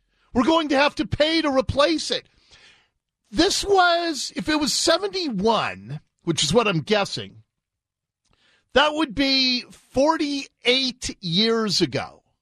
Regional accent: Seattle, Washington, United States; I'm a little kid growing up in Ballard

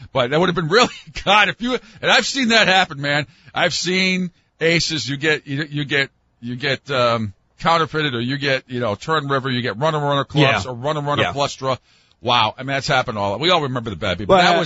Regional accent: Rhode Island, United States; one of the guys there is from my home state of Rhode Island.

